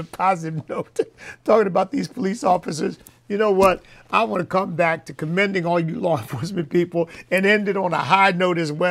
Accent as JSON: {"language": "English", "country": "United States", "said": "Not for me as an American of African ancestry, but it's happening now."}